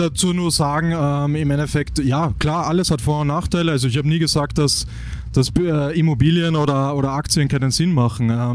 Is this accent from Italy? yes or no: no; Austria; Vielleicht gar nicht so in Europa, jetzt bei uns in Österreich